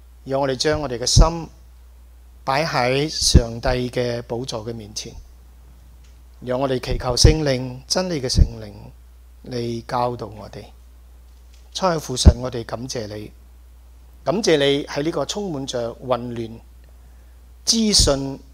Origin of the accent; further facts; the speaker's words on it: Malaysia; 其實係同我自己生長嘅地方好相似啊！大家知道我喺馬來西亞長大，一個熱帶嘅地方，